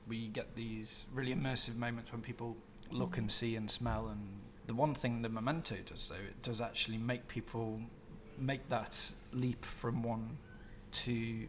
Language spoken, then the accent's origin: English; West Midlands, United Kingdom; now in London, United Kingdom; I live with my wife and son in West London. I'm from Staffordshire originally, which is a little county right in the middle of England.